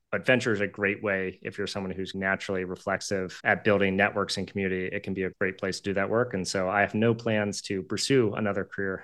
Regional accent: Maryland, United States; So I grew up on a farm in Maryland.

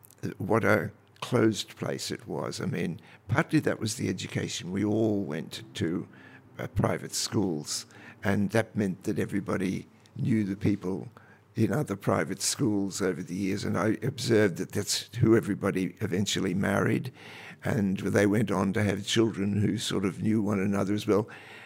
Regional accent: Brisbane, Queensland, Australia; also born or lived in Tuscany; when I was growing up in Brisbane, it was a wonderful place for a writer to grow up in.

